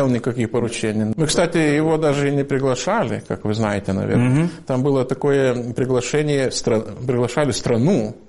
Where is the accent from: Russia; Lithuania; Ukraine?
Lithuania; Я говорю, вот из Литвы.